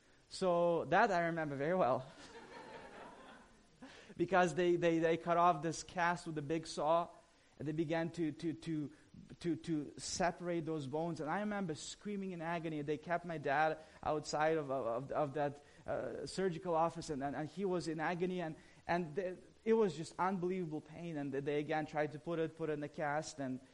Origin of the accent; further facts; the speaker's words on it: Ukraine; I grew up in Ukraine